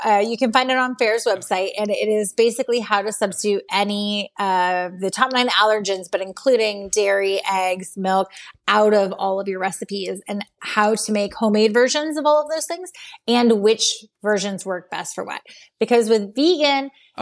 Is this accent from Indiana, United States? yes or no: no; San Diego, California, United States; And growing up in San Diego, I grew up with a huge Baja influence, Baja Mexico influence in my town.